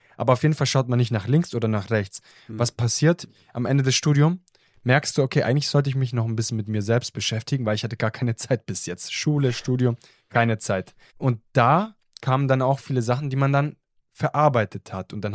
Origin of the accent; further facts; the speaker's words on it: Germany; German is a second language; also born or lived in Italy; ich bin in Italien geboren, war dann kurzzeitig in Deutschland nach der Geburt, dann wieder in Italien und erst mit 6 Jahren dann quasi offiziell dauerhaft in Deutschland.